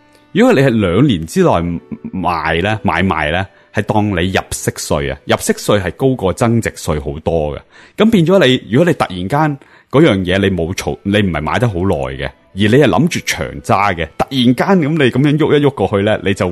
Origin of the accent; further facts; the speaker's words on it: Hong Kong; now in United States; 即系旧时细个喺香港都会无啦啦搭一搭咁